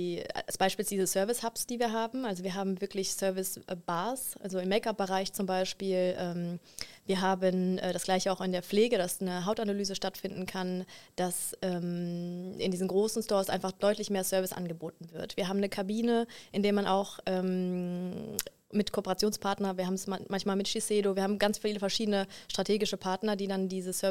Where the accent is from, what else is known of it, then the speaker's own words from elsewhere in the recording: Cologne, North Rhine-Westphalia, Germany; Ich bin Kölnerin